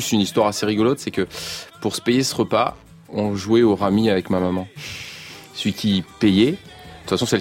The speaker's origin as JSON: {"language": "French", "town": "Valence", "region": "Auvergne-Rhône-Alpes", "country": "France", "tie": "born there", "said": "c'est un déjeuner dans la ville où je suis né, à Valence."}